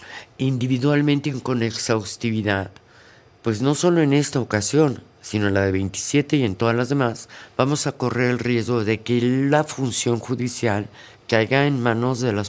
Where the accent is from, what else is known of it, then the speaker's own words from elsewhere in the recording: Mexico; born there; En el barrio Bravo donde yo nací